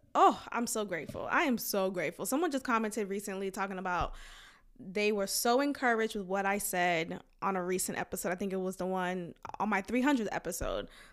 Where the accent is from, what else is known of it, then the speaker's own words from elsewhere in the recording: Boston, Massachusetts, United States; I remember growing up in Boston, HBO was the insult that many Haitians received.